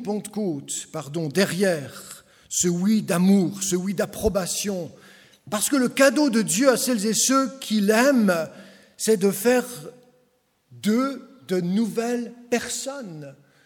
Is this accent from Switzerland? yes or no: yes; Switzerland; on est Suisse, quoi. Je pense qu'à Reconvilier, comme dans le canton de Vaud, on reste des gens prompts à une forme de neutralité, de pacifisme